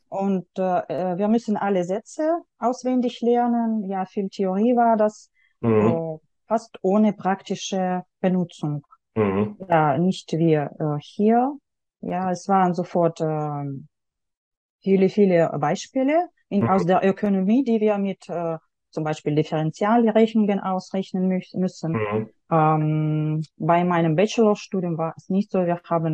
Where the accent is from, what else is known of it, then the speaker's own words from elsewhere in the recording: Yekaterinburg, Sverdlovsk Oblast, Russia; German is a second language; now in Germany; ich habe in Jekaterinburg, in meiner Heimatstadt, habe ich Deutsch an der Schule mit dem Schwerpunkt Deutsch gelernt.